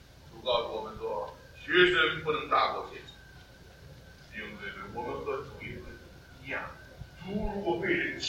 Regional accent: China; 我们中国人说千穿万穿什么？马屁不穿，对不对？

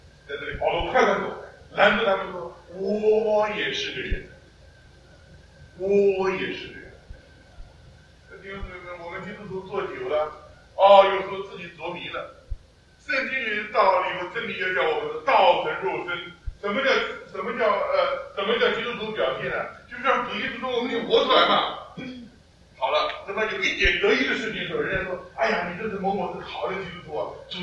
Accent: China; 我们中国人说千穿万穿什么？马屁不穿，对不对？

